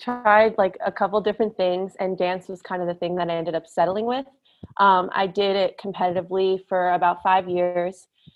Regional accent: New Jersey, United States; I'm 17 years old. I'm a senior in high school. I'm from New Jersey

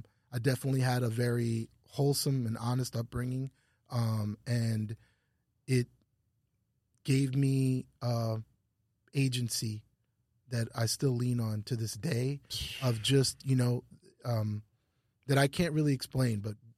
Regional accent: Ottawa, Ontario, Canada; So I grew up in Ottawa

